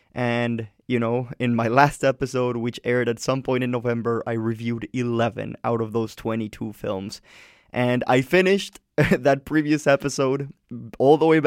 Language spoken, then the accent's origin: English; Colombia; now in Canada; I had to fly back home to Colombia in a very impromptu manner. So, you know, I went back home to my home country. I went back to my town to spend Christmas with my family.